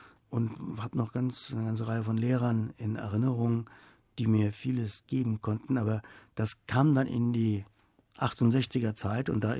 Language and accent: German; Hungary; first language Hungarian; German is a second language; moved away as an adult; also born or lived in Italy; Bei Fußball und beim Essen fühle ich mich sehr ungarisch. Und obwohl ich Ungarisch noch, das ist ja meine Muttersprache, spreche, ist mir das Land weniger vertraut als andere Länder